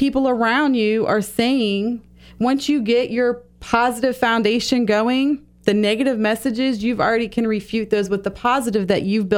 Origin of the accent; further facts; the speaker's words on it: Florida, United States; You know, we're from Florida and I'm not really a snow fan, so I don't want to make snowballs.